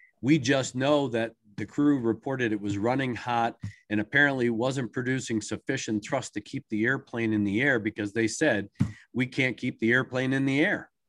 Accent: Maryland, United States; It wasn't that far away. I grew up in Maryland.

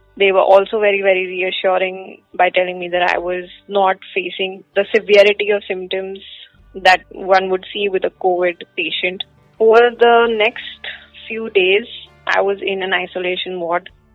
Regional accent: Ahmedabad, Gujarat, India; English is a second language; I'm 34 years old. I'm from Ahmedabad. My sister Subhriti and I run a French patisserie in Ahmedabad

